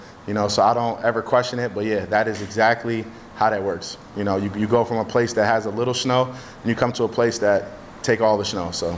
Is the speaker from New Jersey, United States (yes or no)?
yes; New Jersey, United States; Well, to keep it short, like, I'm from Jersey. So being from Jersey, I went through all four seasons as a kid and as an adult.